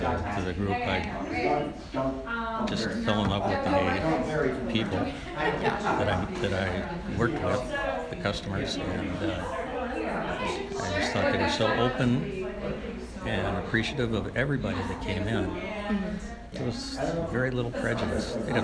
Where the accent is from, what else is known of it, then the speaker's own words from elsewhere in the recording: Missouri, United States; I'm originally from Missouri.